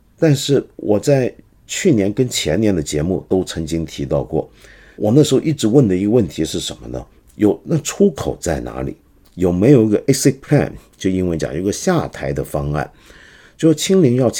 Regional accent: Hong Kong; 那个语言其实我作为一个香港人已经很熟悉

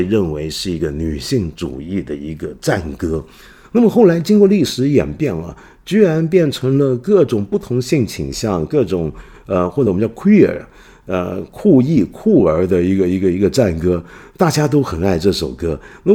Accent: China; 用我们中国人熟悉的方法讲，我们中国人讲什么呢？己所不欲，勿施于人。

